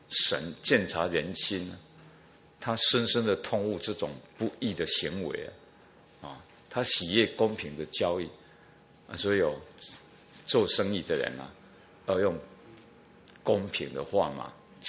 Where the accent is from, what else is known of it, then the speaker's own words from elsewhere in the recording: Taiwan; 就像我们台湾人哦，以前哈，我们用那个秤哈在称东西